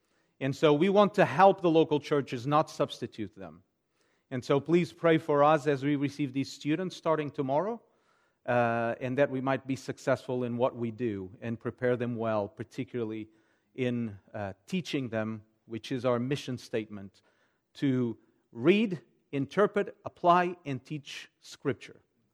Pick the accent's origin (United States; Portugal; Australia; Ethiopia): Portugal; English is a second language; So I was born and raised in Portugal. The Lord has been kind, gracious to me. And so I was brought up in a Christian home